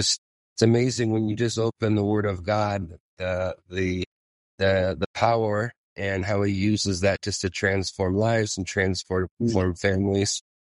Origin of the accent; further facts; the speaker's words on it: Montana, United States; now in Italy; I'm a missionary in Italy, as you've already tuned in on our last names, is that I'm from Montana. So I didn't even come from New York or New Jersey or someplace like that to get over there.